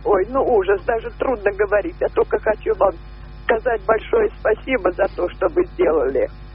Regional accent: Moscow, Russia; я коренная москвичка.

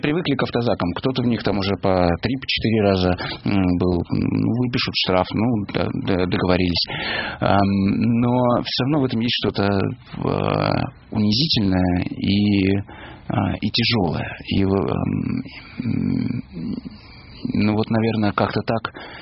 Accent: Moscow, Russia; я, честно говоря, не как журналист, а как москвич, осознать этого не могу.

